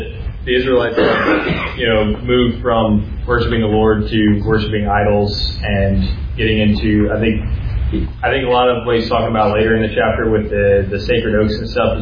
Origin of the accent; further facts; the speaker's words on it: Warrenton, Virginia, United States; who goes to the church that I grew up in Warrenton, Virginia.